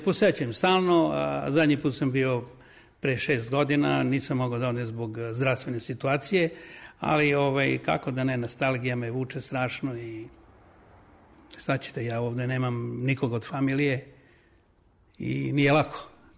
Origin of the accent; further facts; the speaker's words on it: Kruševac, Southern and Eastern Serbia, Serbia; Baš iz Kruševca.